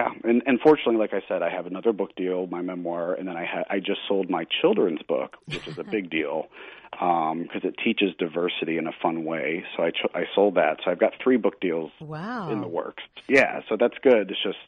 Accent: Missouri, United States; It's just I'm a Southern. I grew up in Missouri, which is more Southern

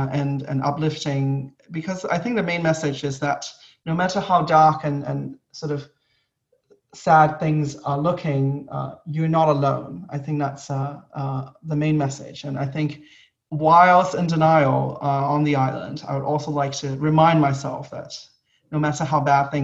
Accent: Hong Kong; as a young boy growing up in Hong Kong, it is a place where every summer we get a lot of typhoons.

